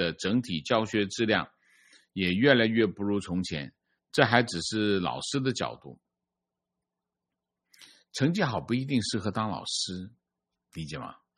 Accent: Hebei, China; 情况我是河北人，2010年上的高中

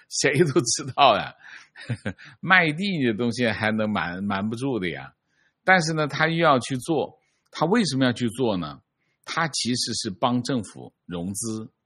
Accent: Wuhan, Hubei, China; 我是武汉的，

